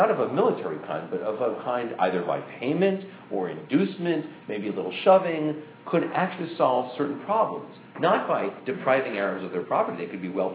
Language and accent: English; United States; I'm a boring, dull, moderate, unpolitical American person.